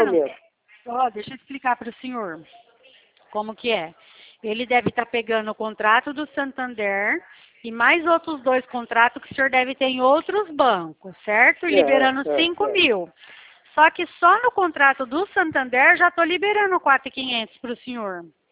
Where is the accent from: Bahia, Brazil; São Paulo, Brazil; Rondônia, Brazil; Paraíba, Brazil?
São Paulo, Brazil; Presidente Prudente; Eu sou de Presidente Prudente.